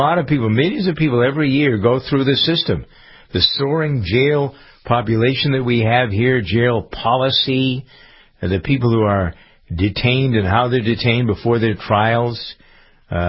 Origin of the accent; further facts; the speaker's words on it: Massachusetts, United States; There's a new jail being built here in my hometown because there's so many people that are in jail. In Massachusetts, there are 3,000 people in jail